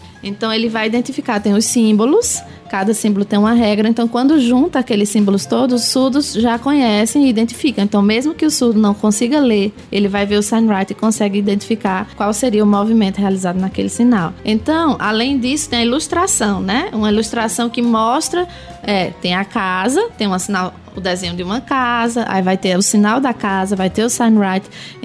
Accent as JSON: {"language": "Portuguese", "region": "Ceará", "country": "Brazil", "said": "eu aprendi Libras no Ceará. Então, eu sou do interior do Ceará e tem a capital, né, Fortaleza."}